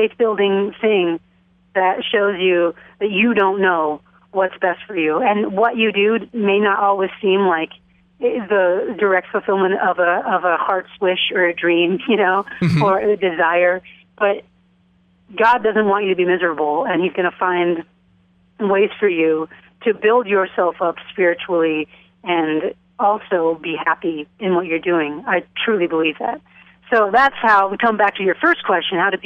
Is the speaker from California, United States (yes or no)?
no; Chicago, Illinois, United States; You're awesome as a bassist, and I love this bass, and I'm from Chicago, and blah, blah, blah.